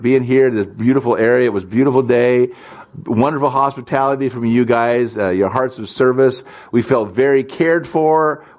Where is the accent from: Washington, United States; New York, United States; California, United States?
Washington, United States; Pullman; We come from Pullman.